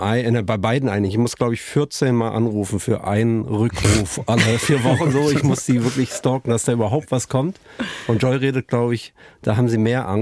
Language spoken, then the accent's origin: German; Stuttgart, Baden-Württemberg, Germany; Ich bin Stuttgarter, ja.